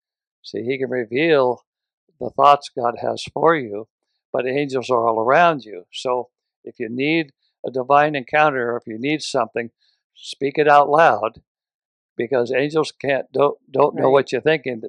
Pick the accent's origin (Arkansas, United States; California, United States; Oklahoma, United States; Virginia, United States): California, United States; Redding; Well, Michelle and I grew up in Redding, California